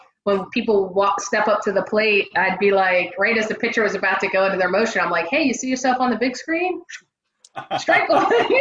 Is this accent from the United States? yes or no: yes; Pennsylvania, United States; I grew up outside of the Philadelphia region. And so watching the Phillies, and I was, strangely enough, with my Irish heritage, a Red Sox fan early on.